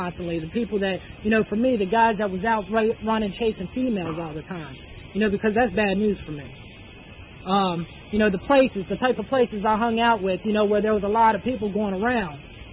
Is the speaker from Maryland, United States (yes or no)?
yes; Frederick, Maryland, United States; I'm originally from Frederick, Maryland.